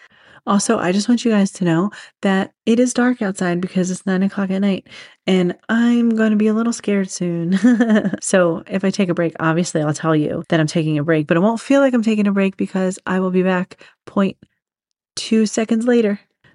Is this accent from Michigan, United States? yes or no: no; Briarcliff, Pennsylvania, United States; So we were at the house that I grew up in Briarcliff, if there's any Delco people listening to this.